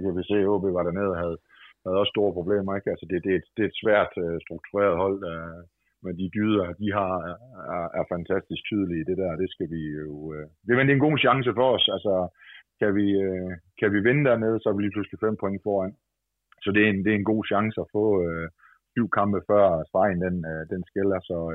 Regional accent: North Denmark Region, Denmark; Det er vigtigt for os som nordjyder, og det er virkelig vigtigt

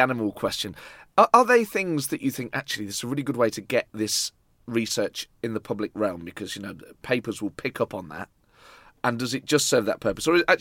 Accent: Nottingham, East Midlands, United Kingdom; I grew up in Nottingham, so maybe this is something that only affects people in the East Midlands.

